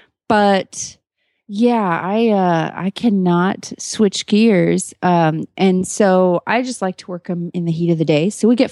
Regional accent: Seven Points, Texas, United States; from Seven Points, Texas

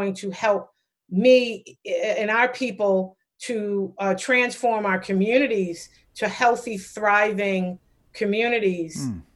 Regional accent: Roxbury, Massachusetts, United States; I came into that work with a lot of personal experience growing up in Roxbury

